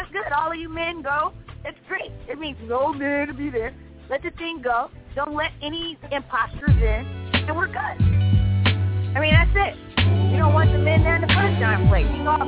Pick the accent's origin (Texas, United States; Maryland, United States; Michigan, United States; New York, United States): Michigan, United States; Detroit; Because I do sing, and I am from Detroit, and we're supposed to be Motown.